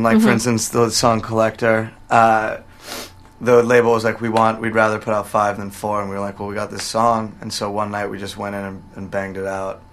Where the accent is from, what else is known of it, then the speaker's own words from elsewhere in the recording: New York, United States; And I'm from New York. As you can see, pure fashion right